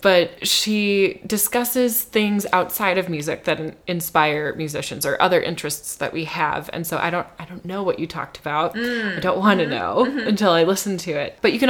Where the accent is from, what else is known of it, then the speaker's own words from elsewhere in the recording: Lino Lakes, Minnesota, United States; which is actually a brewery from my hometown, or in my hometown of Lino Lakes. So I heard about... Could I have said that more Minnesotan? Lino Lakes.